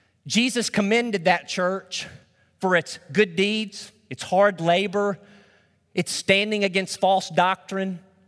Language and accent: English; Arkansas, United States; I grew up in Northeast Arkansas, small town, about 7,000 people. We lived outside of city limits. Just a nice rural area.